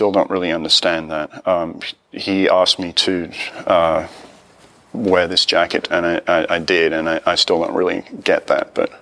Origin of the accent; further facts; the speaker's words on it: United Kingdom; moved away as an adult; now in United States; I grew up in Britain